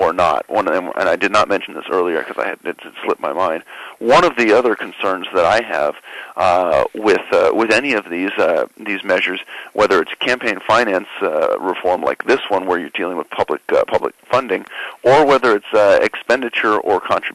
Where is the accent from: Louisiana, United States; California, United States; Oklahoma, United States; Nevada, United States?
California, United States; Los Angeles; you're from Los Angeles, I'm from Los Angeles.